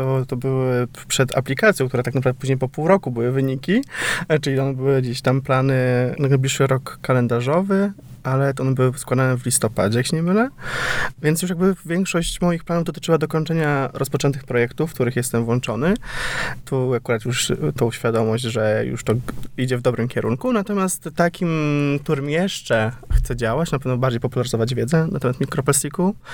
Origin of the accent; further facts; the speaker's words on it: Giżycko, Warmian-Masurian Voivodeship, Poland; jak pochodzę z Giżycka, to fundacje w Giżycku zaczynają robić badania